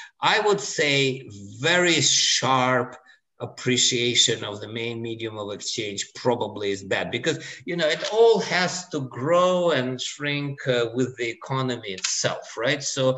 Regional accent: Moscow, Russia; moved away; but I was born and bred in Moscow, Russia, Soviet Union. I left, you know, a long time ago

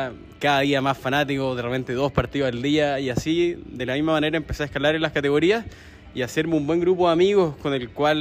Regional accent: Viña del Mar, Valparaíso, Chile; Soy de Viña y estudiaba en Viña

